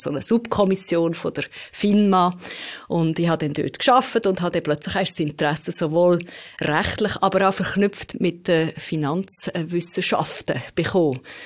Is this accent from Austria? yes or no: no; Lostorf, Solothurn, Switzerland; Ich bin in Loschdorf-Solothurn aufgewachsen, ganz in einem kleinen Örtli, wo ich dann noch so ein bisschen ausserhalb in einem Weiler gewohnt habe